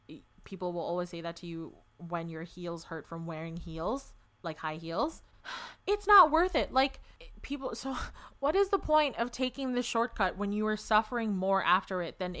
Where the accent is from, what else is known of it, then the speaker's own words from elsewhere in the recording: Philippines; Yeah, I'm Filipino.